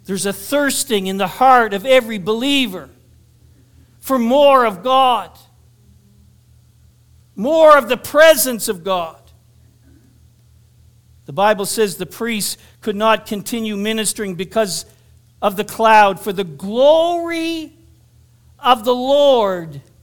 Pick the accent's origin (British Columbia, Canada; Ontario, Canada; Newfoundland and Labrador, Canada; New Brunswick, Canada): New Brunswick, Canada; Moncton; I remember being in a service in Moncton, New Brunswick, where I grew up in the Pentecostal church. I was probably no more than 13 or 14 years of age.